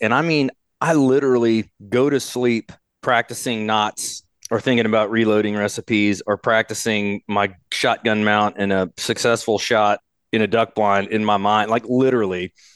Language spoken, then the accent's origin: English; Arlington, Texas, United States; I grew up in Arlington, Texas, and we hunted and fished all over the state of Texas my whole life.